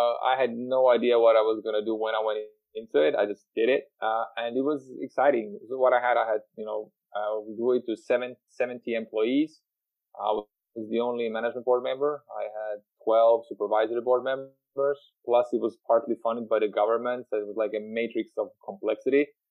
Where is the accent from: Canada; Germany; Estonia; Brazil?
Estonia; Tallinn, Harju County; also born or lived in United States; I'm from Tallinn, Estonia. And so I was raised and born here. And after States, I moved back to Estonia